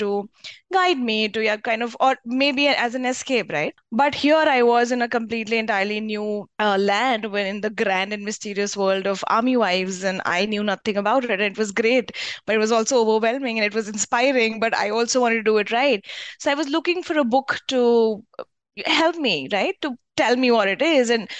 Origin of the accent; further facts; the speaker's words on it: Rajasthan, India; I'm from Rajasthan.